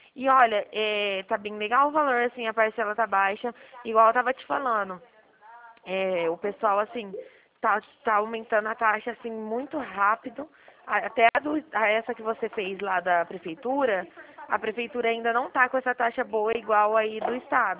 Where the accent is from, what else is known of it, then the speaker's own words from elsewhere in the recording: Dracena, São Paulo, Brazil; estado de São Paulo, cidade de Dracena.